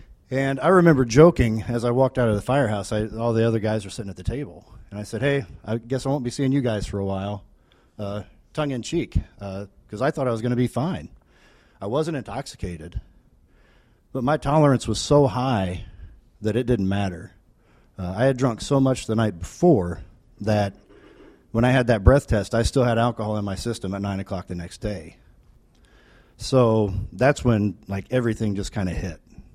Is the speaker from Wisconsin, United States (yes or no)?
no; Vincennes, Indiana, United States; now in Indianapolis, United States; I grew up in Vincennes, Indiana. Has anybody here been to Vincennes by chance? A few people? Good. So, you know, that's small town USA.